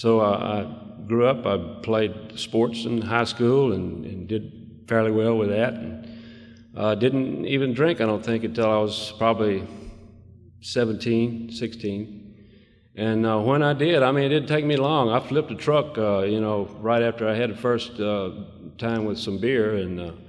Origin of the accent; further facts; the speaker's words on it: Leland, Mississippi, United States; Like Bob said, I'm from Leland, Mississippi. I work right where I grew up. I drank there, got sober there. Don't get out of town much